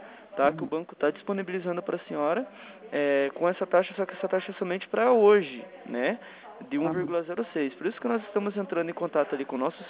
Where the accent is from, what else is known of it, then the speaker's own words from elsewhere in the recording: Curitiba, Paraná, Brazil; Eu sou daqui do Curitiba, do Sítio Cercado.